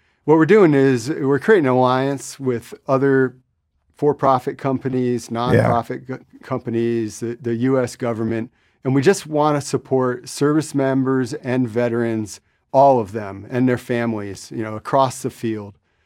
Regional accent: Mystic, Connecticut, United States; So I'm from Mystic, Connecticut. I grew up on a family farm there.

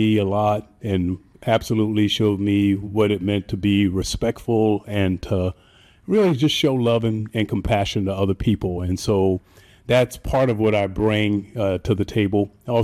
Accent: Savannah, Georgia, United States; also born or lived in Hilton Head Island, South Carolina; I grew up in Savannah, Georgia, and partly in Hilton Head Island, South Carolina. Small community, right?

